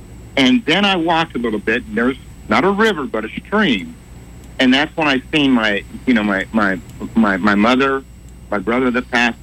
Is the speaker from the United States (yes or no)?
yes; Idaho, United States; I grew up in Idaho, and I spent every summer for about 10 to 12 years in Island Park, which bordered West Yellowstone, which bordered Yellowstone National Park.